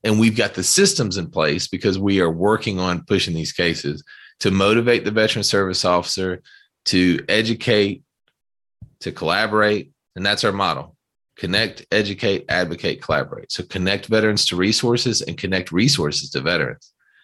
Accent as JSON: {"language": "English", "region": "Georgia", "country": "United States", "said": "I mentioned the Warrior Alliance in Atlanta because I'm from Georgia."}